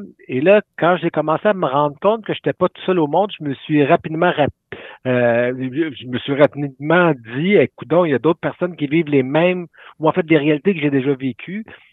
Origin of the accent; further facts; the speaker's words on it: Sherbrooke, Quebec, Canada; Ben oui, moi je viens de la région de Sherbrooke, on vivait sur la ferme, mes parents, mes sœurs et moi